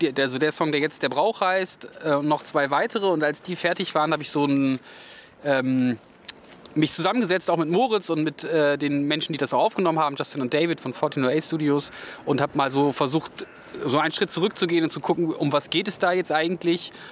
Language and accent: German; Hannover, Lower Saxony, Germany; Wir kommen ja aus Hannover.